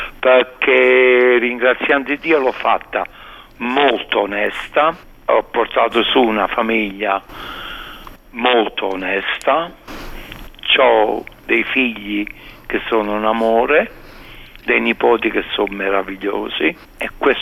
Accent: Naples, Campania, Italy; accent: Neapolitan; io sono napoletano verace. Vedi che pure parlando l'italiano, il napoletano si sente a me.

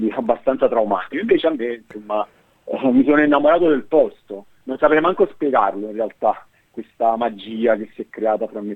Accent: Naples, Campania, Italy; quindi noi da Napoli, io sono di Napoli, venimmo io, mio padre, mia madre e mio fratello maggiore a trovarlo.

